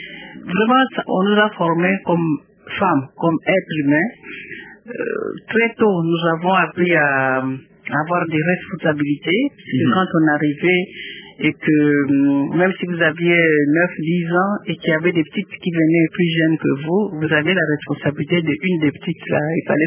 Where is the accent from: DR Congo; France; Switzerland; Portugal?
DR Congo; Kisantu, Kongo Central; also born or lived in Bazaboma; je suis née à Kisantu, mais j'ai fait mes études primaires et une partie des secondaires à Bazaboma, dans le Bas-Congo, effectivement. Mais j'ai terminé finalement ici au lycée du Sacré-Cœur, qui aujourd'hui on appelle Bossangani.